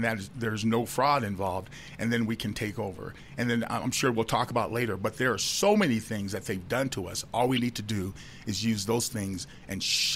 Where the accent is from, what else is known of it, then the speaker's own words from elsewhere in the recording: United States; I am an American. I am a proud American Negro.